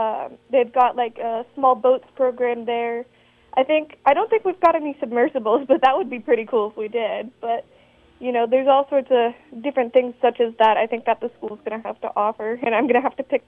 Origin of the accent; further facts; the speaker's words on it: Sacramento, California, United States; I'm from the Sacramento area.